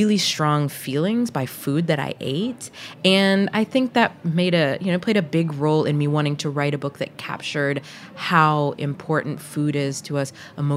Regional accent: the South, United States; particularly when I was growing up in the South, and would look at my American friends' pantries versus what was in my pantry

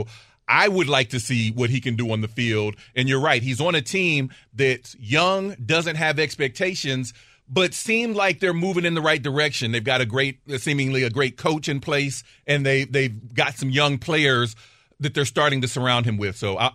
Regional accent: Ohio, United States; I'm from Ohio.

